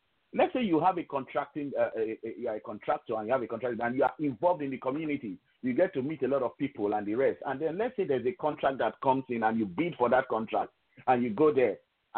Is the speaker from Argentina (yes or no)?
no; Nigeria; I'm from Nigeria, I'm from Western Africa.